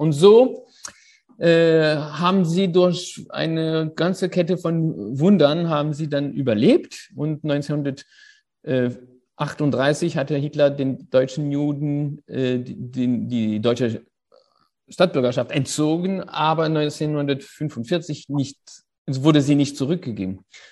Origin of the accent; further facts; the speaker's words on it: Paris, Île-de-France, France; Ich bin in Paris auf die Welt gekommen und dort aufgewachsen, aber das ist keine mögliche Heimat. Das ist eine Weltstadt.